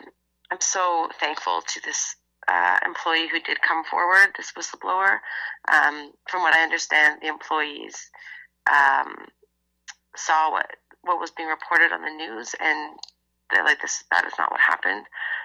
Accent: Ontario, Canada; I'm from Ontario, and we didn't have fireworks like this in Halloween

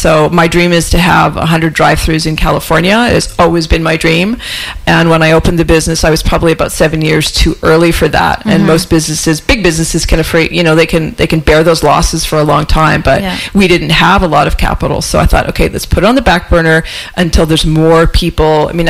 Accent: Vancouver, British Columbia, Canada; because I grew up in Vancouver, right? I grew up on the west side of Vancouver.

